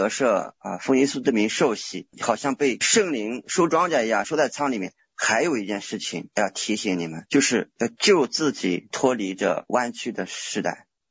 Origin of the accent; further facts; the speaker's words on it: China; 像我们中国人有一个观念，就是活着死了要当老大啊